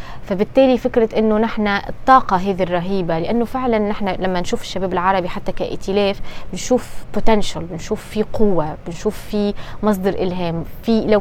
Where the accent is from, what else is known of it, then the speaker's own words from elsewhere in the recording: Tunisia; كتونسية، لأنه تونس يعني معتبرة أيضا كبلد ترانزيت